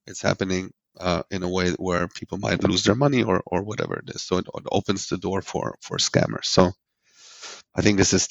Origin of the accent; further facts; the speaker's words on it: Iran; born there; English is a second language; moved away; So I was born in Iran, as you said, and it was 84. We fled back in the day, the Khomeini regime